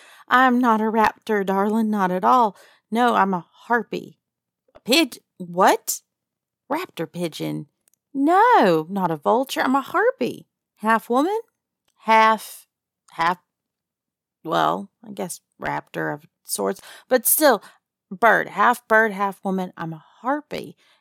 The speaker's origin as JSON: {"language": "English", "region": "Texas", "country": "United States", "said": "Texas. I'm from Texas."}